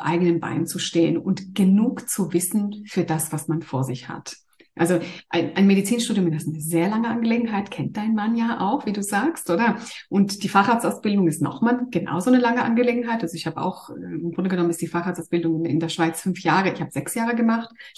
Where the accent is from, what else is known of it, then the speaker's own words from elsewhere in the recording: Greece; now in Zurich, Switzerland; Ich bin ursprünglich Griechin und arbeite eigentlich in Zürich als Kinderärztin.